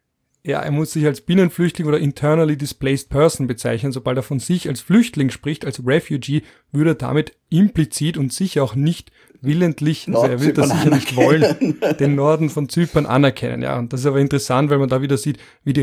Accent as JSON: {"language": "German", "region": "Vienna", "country": "Austria", "said": "Ich bin auch Margaretner und dann Wiener und dann, wenn man auf Erasmus ist, ist man auf einmal Österreich."}